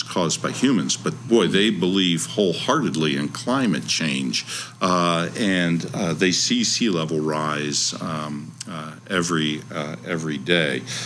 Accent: the South, United States; For a long time, I thought growing up in the South was something of a disease I could overcome.

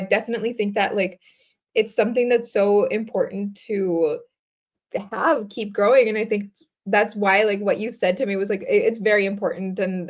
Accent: El Salvador; for context, I'm also Latin American. So I'm from El Salvador, born and raised.

